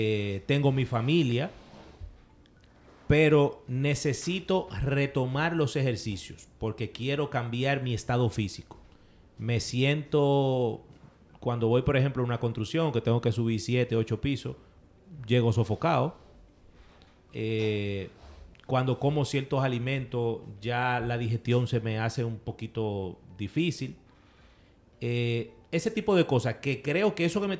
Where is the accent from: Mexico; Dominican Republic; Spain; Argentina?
Dominican Republic; Yo soy un dominicano común